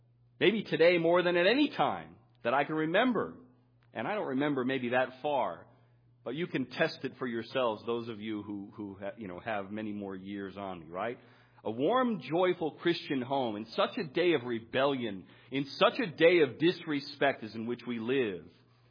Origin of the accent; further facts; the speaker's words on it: Chicago, Illinois, United States; You know, I'm from Chicago where it gets very cold. Here it's a toss up